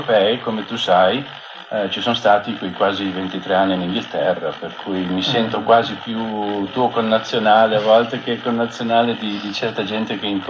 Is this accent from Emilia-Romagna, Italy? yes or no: no; Meano di Santa Giustina, Veneto, Italy; born there; also born or lived in Sospirolo / Trieste / Trento; Io sono nato a Meano di Santa Giustina, dunque proprio a pochi passi da qui quasi. Però da lì mi sono spostato giovanissimo, prima a Sospirolo, poi sempre da giovane a Trieste, dove ho passato 2 anni, poi a Trento, dove ho passato altri 2 anni